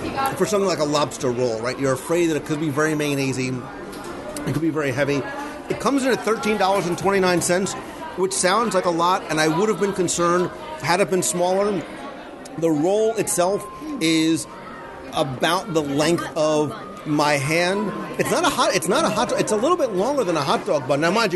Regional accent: Northeast, United States; So we come from the Northeast, right? Where we come and, you know, you grew up like in a seaside town. So seafood and lobster was very much a part of what we ate all the time.

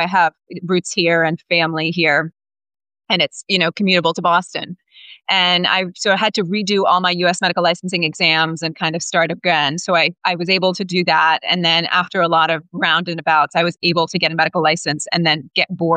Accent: Kuwait; also born or lived in Dublin / London; So I'm from Kuwait in the Middle East. I went to medical school in Dublin

